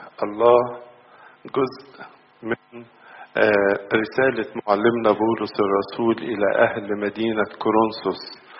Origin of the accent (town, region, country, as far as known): Egypt